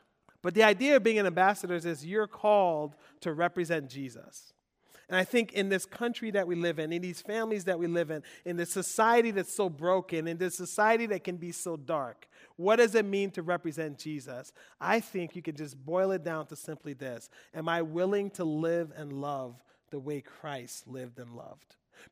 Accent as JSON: {"language": "English", "country": "Liberia", "also_born_or_lived": "Sierra Leone / Ivory Coast", "moved": "yes", "lives_now": "United States", "said": "where are you from? I was like, Liberia, but I've been in a refugee camp in Sierra Leone. I've been in a refugee camp in Ivory Coast. But, hey, I'm back in America now."}